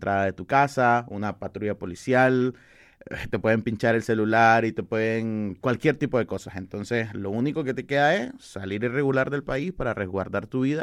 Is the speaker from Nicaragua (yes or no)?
yes; Nicaragua; moved away as an adult; now in Costa Rica; en mi caso tengo 4 meses que salí de Nicaragua hacia Costa Rica, entonces de un exilio forzado a causa de una dictadura que lleva enquistada en el país 16 años